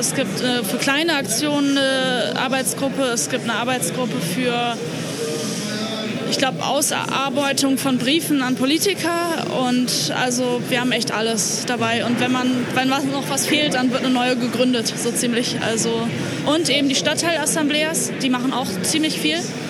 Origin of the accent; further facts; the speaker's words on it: Berlin, Germany; ich komme aus Berlin.